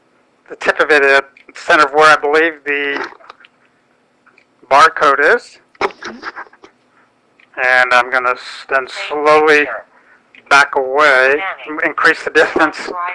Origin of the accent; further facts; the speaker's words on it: Seattle, Washington, United States; I'm from Seattle.